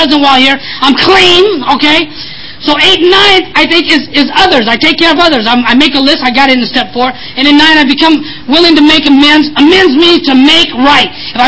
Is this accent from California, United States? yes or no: yes; Vallejo, California, United States; For me to walk down the streets of Vallejo, California, my hometown, clean and sober, going to an A&A meeting